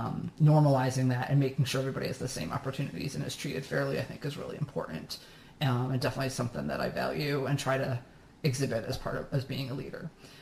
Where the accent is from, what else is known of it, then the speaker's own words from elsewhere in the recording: Syracuse, New York, United States; I grew up in Syracuse, New York. My parents were teachers.